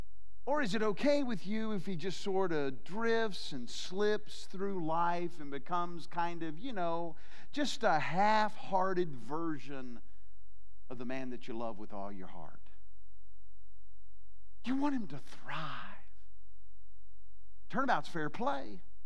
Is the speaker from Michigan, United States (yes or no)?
yes; Michigan, United States; Little church, I grew up in Michigan.